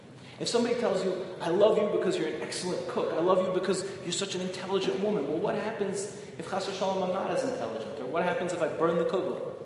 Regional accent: New York, United States; Growing up in New York, my mother always told me, it's cold out, I'm cold, so you put on a coat.

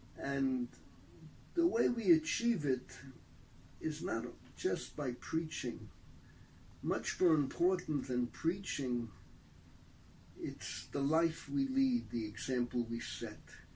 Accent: Bronx, New York, United States; what Brian and I knew while growing up in the Bronx

